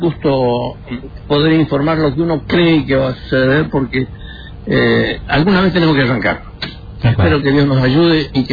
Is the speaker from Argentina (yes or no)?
yes; Argentina; also born or lived in Lebanon; Yo nací en el Líbano, vine muy chico, de 3 años.